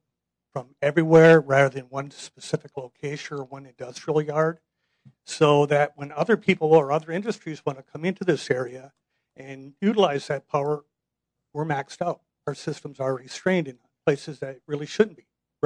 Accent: Cashmere, Washington, United States; I'm from Cashmere, Washington.

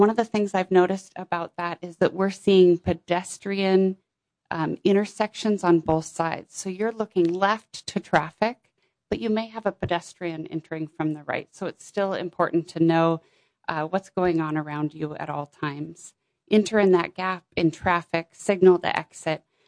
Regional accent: Wenatchee, Washington, United States; also born or lived in Seattle / Portland; Some of you may know that I'm a hometown girl. I was born and raised here in Wenatchee.

